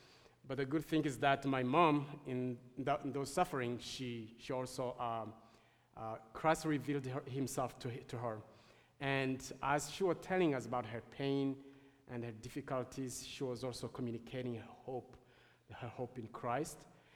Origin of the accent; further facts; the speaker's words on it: Burundi; moved away as an adult; I'm from Burundi. I was born there and I grew up there. I only lived out of Burundi when I came here for doing my studies.